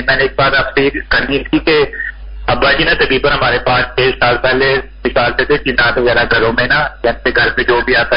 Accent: Sialkot, Punjab, Pakistan; نہیں نہیں، میں سیالکوٹ سے ہوں.

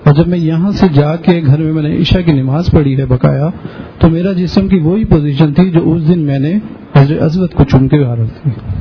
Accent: Lahore, Punjab, Pakistan; میں یہ لاہور سے آیا.

